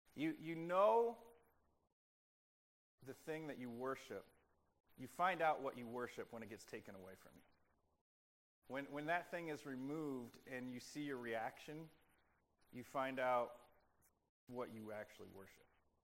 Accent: Florida, United States; I grew up in Florida next to St. Augustine.

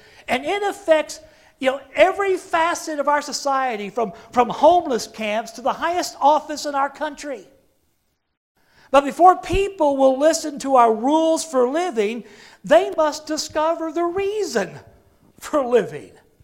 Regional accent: Oklahoma City, Oklahoma, United States; for bombing the Oklahoma City Federal Building, my home state, my hometown, killing 168 people, including 19 children. This building was located just a few blocks from where I was born many, many, many moons ago.

